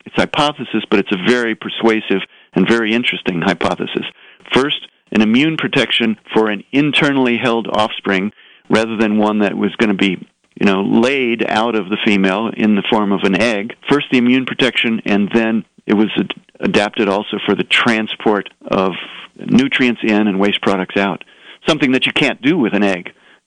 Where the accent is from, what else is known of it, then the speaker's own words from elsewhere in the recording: Cincinnati, Ohio, United States; not syncytin like my hometown Cincinnati